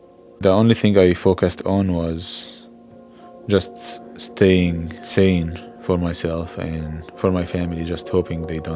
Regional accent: Syria; English is a second language; I get scared now, to be honest, when people hear my accent and ask me, where are you from? And just like, I know I'm gonna tell them I'm from Syria

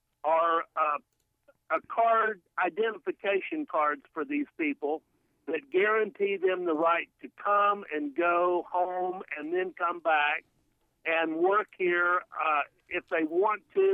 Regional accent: United States; I was not harassed, of course, as an American in Israel.

